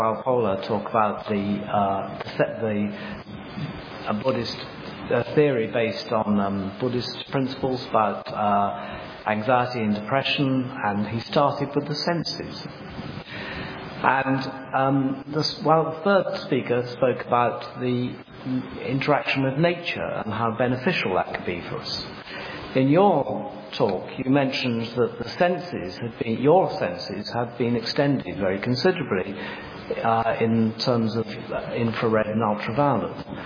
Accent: Perth, Western Australia, Australia; I'm from Perth.

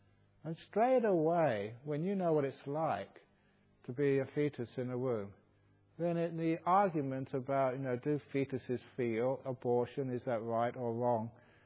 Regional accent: England, United Kingdom; born there; Maybe it's because I was born in England, I'm supposed to be polite.

